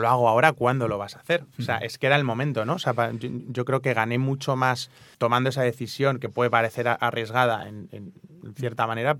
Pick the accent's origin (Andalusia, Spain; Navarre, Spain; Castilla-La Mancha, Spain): Castilla-La Mancha, Spain; Ciudad Real; moved away as an adult; also born or lived in Madrid; Oye, que nos ha costado mucho trabajo que hayas podido estudiar en Madrid. Claro, yo me fui de Ciudad Real, fue un esfuerzo muy grande para mi familia.